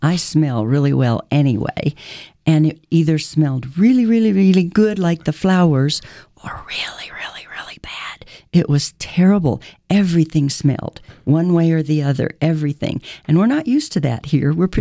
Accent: United States; now in Uganda; Now, there are a lot of people that come to scam because I'm an American.

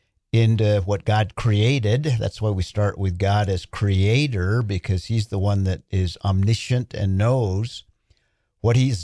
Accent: Albuquerque, New Mexico, United States; I'm just from Albuquerque.

